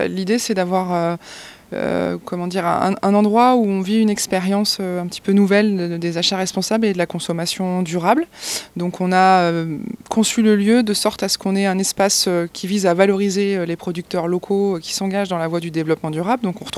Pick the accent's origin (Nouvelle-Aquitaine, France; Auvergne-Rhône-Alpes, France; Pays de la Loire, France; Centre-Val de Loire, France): Centre-Val de Loire, France; Moi je suis d'originaire du Berry au départ